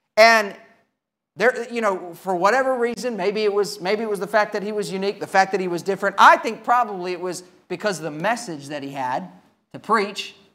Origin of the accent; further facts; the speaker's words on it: Thailand; born or raised there